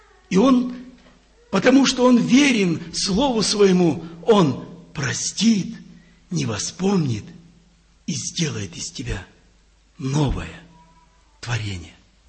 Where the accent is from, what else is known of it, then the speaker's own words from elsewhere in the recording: Georgiyevsk, Stavropol Krai, Russia; moved away; Я не был там у меня на родине, где моя первая церковь была, это в Старопольском крае, город Георгиевск. Я не был там 18 лет.